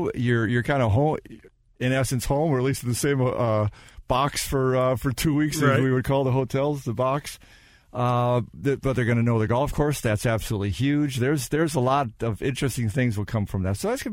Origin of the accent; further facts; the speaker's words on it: Illinois, United States; And I you know me, I'm from Illinois, but –